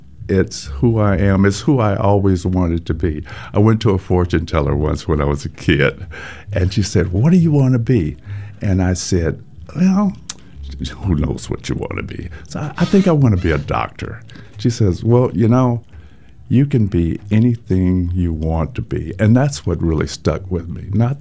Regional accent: Texas, United States; My great-grandmother, who I grew up with in Texas, was born a slave

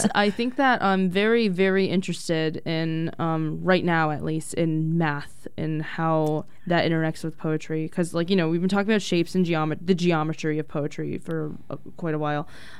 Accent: United States; being an international student and also, you know, being American in an international city.

